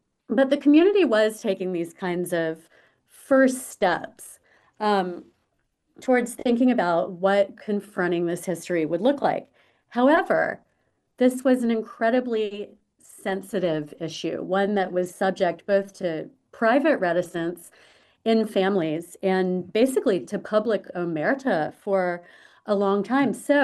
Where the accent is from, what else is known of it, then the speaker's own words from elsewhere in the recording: Wilmington, North Carolina, United States; fear and secrecy around it that was happening when I was growing up in Wilmington.